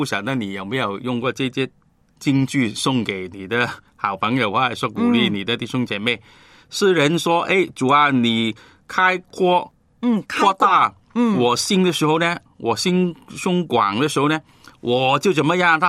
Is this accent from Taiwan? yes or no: no; China; 可能你想的那个福分呢，就是我们中国人呢，每年过年的时候呢，你祝福我